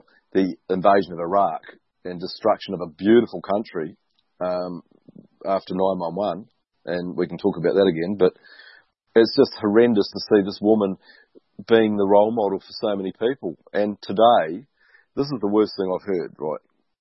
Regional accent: New Zealand; I'd reject my birthright of being a New Zealander because of the way that they've carried on.

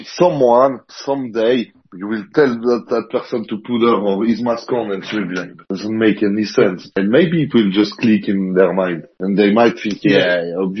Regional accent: Geneva, Switzerland; from Geneva, Switzerland.

